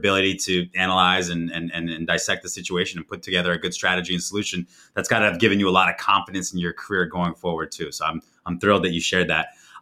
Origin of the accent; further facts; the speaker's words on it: West Coast, United States; now in Florida, United States; So when I grew up in the West Coast of the United States, I had a snowboard. I was snowboarding. During the winter, I'd go pretty religiously. I moved to Florida